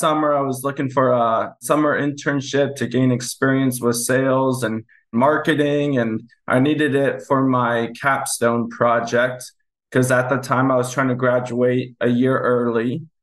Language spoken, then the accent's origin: English; Denver, Colorado, United States; with Lime Painting is just by the relationship that … had with Nick Lopez, our church growing up in Denver.